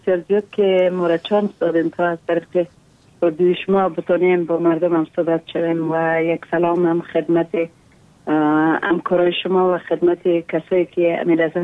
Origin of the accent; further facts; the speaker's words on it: Takhar, Afghanistan; مثل که در ولایت تخار مثل که در کلی گورایات ما مشکلات داریم